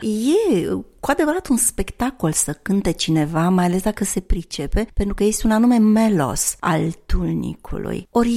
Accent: Apuseni Mountains, Romania; Eu sunt din Munții Apuseni

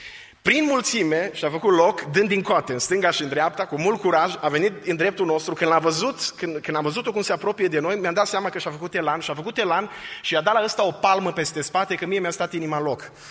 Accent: Oradea, Bihor County, Romania; mai ales că să știa că sunt din Oradea.

